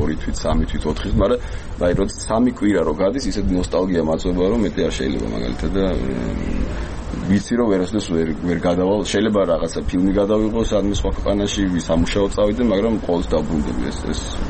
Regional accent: Tbilisi, Georgia; საქართველოში დაიბადე, გავიზარდე და ძალიან მიყვარს საქართველო და ნუ განსაკუთრებით თბილისი, იმიტომ რომ თბილისში დაამთავრე სკოლა, თბილისში მქონდა ჩემი პირველი ქორწილი, თბილისში გამიშდა ჩემი შვილი

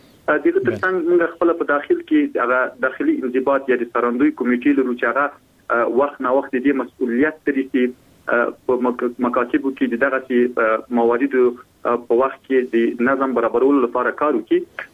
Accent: Logar, Afghanistan; زه خپله د لوګر ولایت یم

